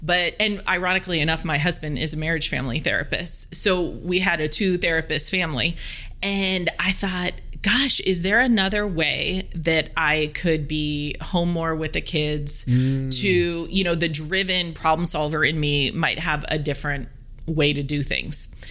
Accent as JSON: {"language": "English", "region": "East Coast", "country": "United States", "said": "I'm from the East Coast, and I started out fundamentally knowing I wanted to help people."}